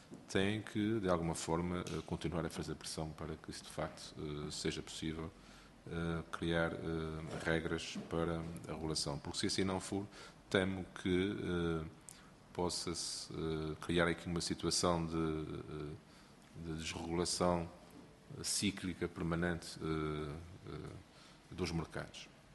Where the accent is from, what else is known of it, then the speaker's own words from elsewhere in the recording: Lagoa, Azores, Portugal; é completamente diferente de produzir no Porto Formoso, ou na Lagoa, na minha terra natal.